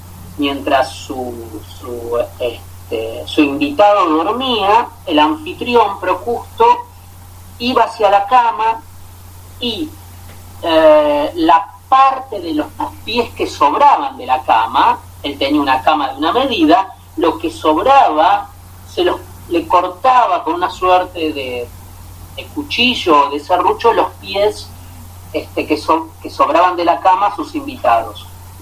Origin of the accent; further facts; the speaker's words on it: Argentina; seguramente en relación con mi propia condición judía, en un país como Argentina, que es un país de inmigrantes, con abuelos europeos y rodeados de una diversidad cultural muy grande